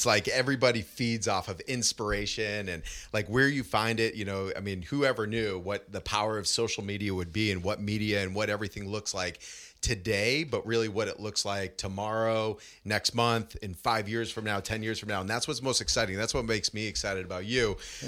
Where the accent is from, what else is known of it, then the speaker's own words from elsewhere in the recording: Boston, Massachusetts, United States; You know, I'm originally from Boston. Went to a small liberal arts school up in Maine, Bates College.